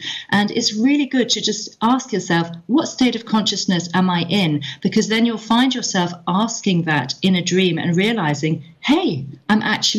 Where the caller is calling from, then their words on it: Germany; It's the morning. It's like 6 a.m. I'm calling from Germany.